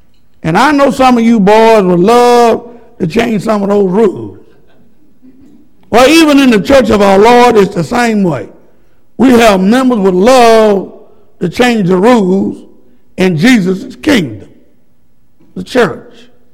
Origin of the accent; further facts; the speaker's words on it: Tennessee, United States; Obviously … from Tennessee, just a gospel preacher.